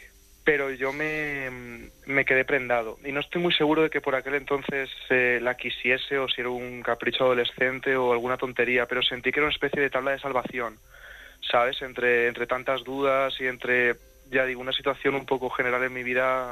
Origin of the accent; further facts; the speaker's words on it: Valencian Community, Spain; now in Madrid, Spain; Y estoy viviendo en Madrid desde hace ya 5. Pero yo cuando tenía 16 estaba todavía en Valencia, en mi pueblo, que es de donde yo soy